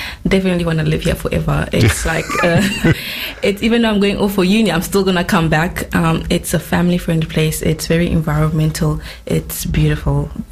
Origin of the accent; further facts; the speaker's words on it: South Africa; moved away; I came all the way from South Africa